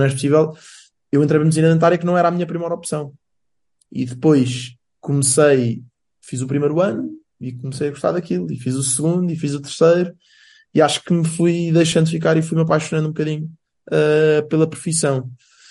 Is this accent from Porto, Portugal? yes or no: no; Lisbon, Portugal; eu nasci dia 29 de julho de 1993, portanto tenho 30 anos agora, e nasci em Lisboa. A minha vida toda cá, por assim dizer.